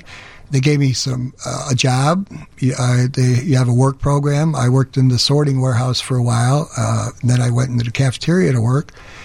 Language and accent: English; Chicago, Illinois, United States; now in Frankfort, United States; Originally from Chicago, South Side.